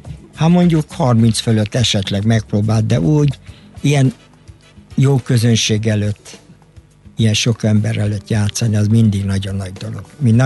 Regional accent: Budapest, Hungary; Én pesti gyerek vagyok, én is tudom, hogy mit kell megdolgozni.

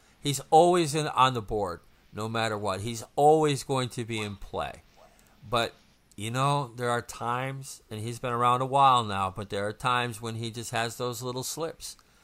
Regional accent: United States; yeah, I'm American. You see, my geography is shit.

